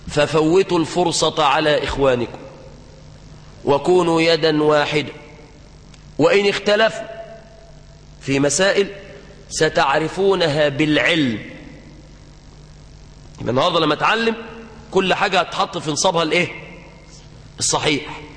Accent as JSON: {"language": "Arabic", "town": "Mansoura", "region": "Dakahlia", "country": "Egypt", "lives_now": "Cairo, Egypt", "said": "أنا جاي عندكم هنا القاهرة وأنا من المنصورة"}